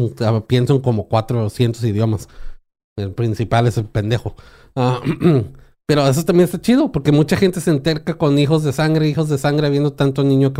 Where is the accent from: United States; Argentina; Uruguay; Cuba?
United States; Soy gringo, debería de saber cómo pronunciar esa madre.